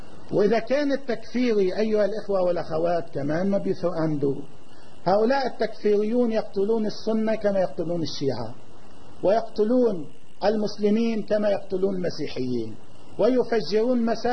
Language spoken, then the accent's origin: Arabic; Lebanon; الهدف الوطني بيقول كيف نعمل كلبنانيين جميعا